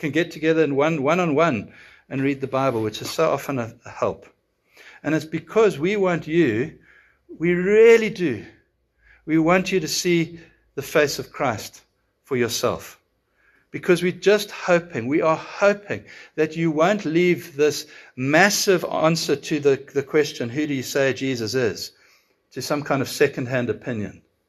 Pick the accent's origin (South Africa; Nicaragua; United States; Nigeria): South Africa; Look, I'm a South African